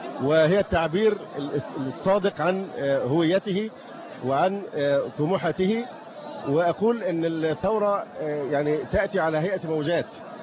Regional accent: Egypt; أنا مواطن مصري

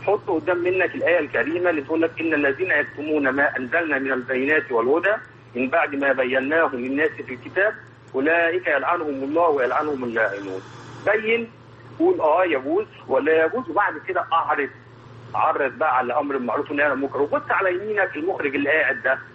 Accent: Alexandria, Alexandria Governorate, Egypt; لأن أنا أصلا من اسكندرية

